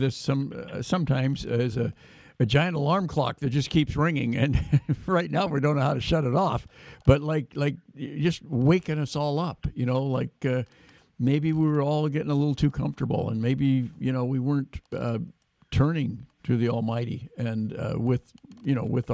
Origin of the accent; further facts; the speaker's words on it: Portland, United States; I'm a native of Portland, of course, and I know you're pretty well known in my hometown